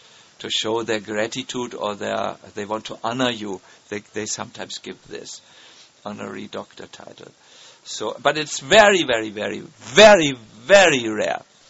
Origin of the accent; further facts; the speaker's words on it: Germany; As, you know, we are from Germany.